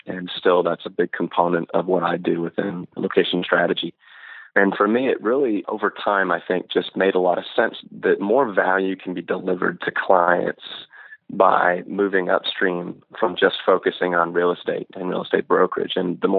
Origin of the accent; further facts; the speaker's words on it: Texas, United States; I am a Texan, not only by birthright, but also by choice.